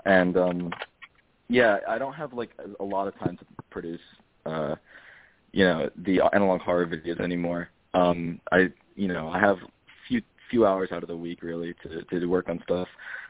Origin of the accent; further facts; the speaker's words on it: New Jersey, United States; now in Philadelphia, United States; right now I'm in Philadelphia. I'm based in Philadelphia, but yeah, I'm from New Jersey.